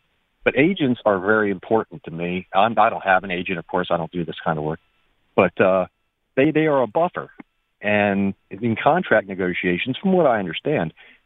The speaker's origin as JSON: {"language": "English", "town": "Baltimore", "region": "Maryland", "country": "United States", "said": "First things, I'm from Baltimore. I've been a Baltimore Colts fan."}